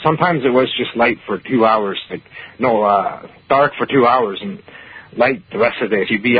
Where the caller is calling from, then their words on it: Faroe Islands; I'm phoning from the Faroe Islands.